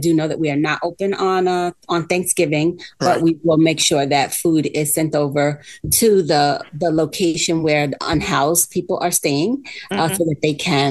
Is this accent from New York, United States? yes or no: yes; New York, United States; So I grew up in East New York, Brooklyn, although it was not a housing project. It was definitely surrounded by those.